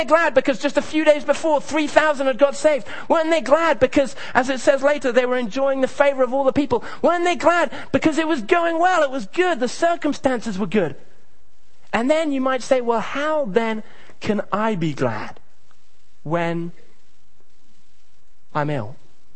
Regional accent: Kenya; when we had photos taken of us when I was growing up in Kenya. And my parents were missionaries

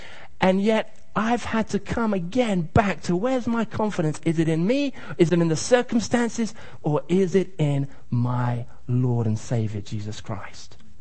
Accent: Kenya; I have a very vivid memory from when I was growing up in Kenya. In fact, one of my earliest memories in Kenya, probably the earliest memory, was arriving at the airport in 1982, Jomo Kenyatta International Airport

